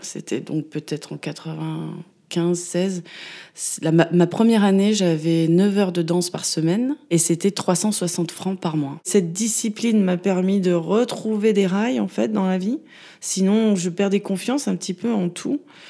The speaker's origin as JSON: {"language": "French", "town": "Safi", "region": "Marrakesh-Safi", "country": "Morocco", "tie": "born there", "said": "Je suis née à Safi, au Maroc, c'est sur la côte atlantique, c'est au-dessus des Essaouira. D'une mère française qui est d'origine aveyronnaise et mon père est berbère du Maroc."}